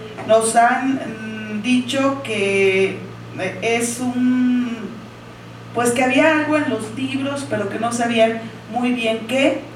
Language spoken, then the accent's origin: Spanish; Zamora, Michoacán, Mexico; also born or lived in Mexico City; Zamora, aunque soy nacida aquí en el Distrito Federal, solo mi acta lo atestigua, mi ombligo también, por acá se quedó, pero toda mi forma de ser, pensar, mi cultura, mi familia se encuentran en Zamora.